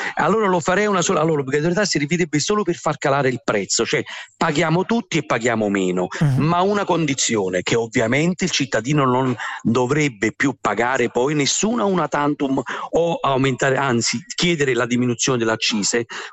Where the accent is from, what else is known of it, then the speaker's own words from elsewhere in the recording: Naples, Campania, Italy; Io che sono napoletano, nessuno mi assicurerebbe